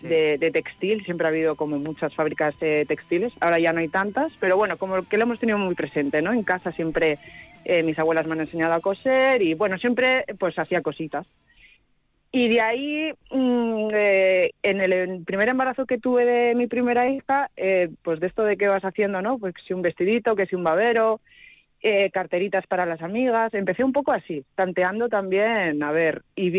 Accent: Alcoy, Valencian Community, Spain; now in Izarra, Spain; Yo, aunque vivo en Izarra desde hace un montón de años, yo soy de Alcoy. No sé si conocéis.

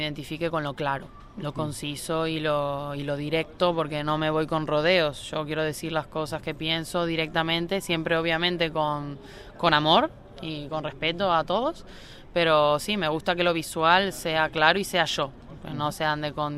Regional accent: Buenos Aires, Argentina; Claro, sí, soy de Argentina, de Buenos Aires, y fui a Brasil con mis papás de chiquita

